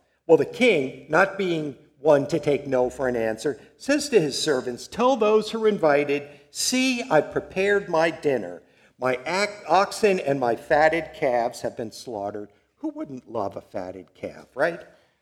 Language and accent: English; Long Island, New York, United States; Now, growing up in Long Island, that's exactly how wedding receptions are.